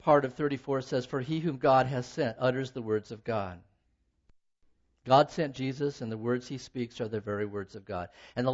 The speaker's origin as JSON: {"language": "English", "town": "Medford", "region": "Oregon", "country": "United States", "tie": "born or raised there", "lives_now": "Bend, United States", "said": "I was born in Sacred Heart Memorial Hospital on the east side in Medford, Oregon, which has been plowed down since."}